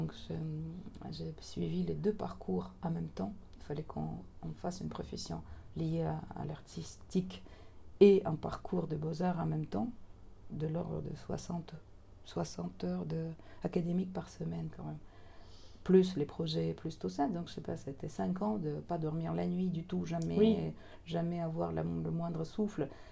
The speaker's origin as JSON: {"language": "French", "region": "Moscow", "country": "Russia", "said": "Je lui ai expliqué en anglais à l'époque que je venais de Moscou"}